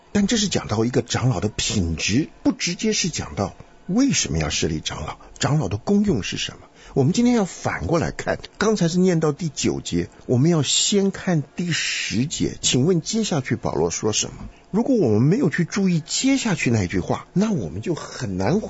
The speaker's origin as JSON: {"language": "Chinese", "country": "China", "said": "但是我们中国人读到这里，那个老毛病又犯了"}